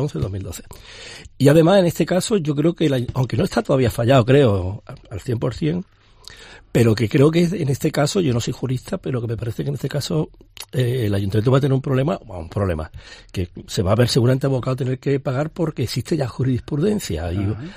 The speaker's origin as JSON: {"language": "Spanish", "town": "Málaga", "region": "Andalusia", "country": "Spain", "said": "yo soy un malagueño de lo que se implica en la ciudad."}